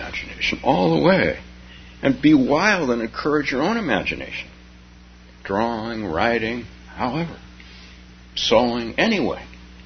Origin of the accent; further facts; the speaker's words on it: California, United States; I'm from Silicon Valley, although I'm from there before it was Silicon Valley. I'm so old, right?